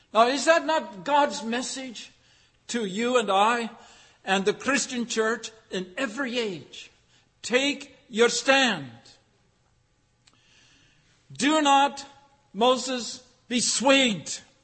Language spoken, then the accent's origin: English; Dryden, Ontario, Canada; I grew up in Dryden, Ontario, of course, and one of the favorite flies was the so-called deer fly.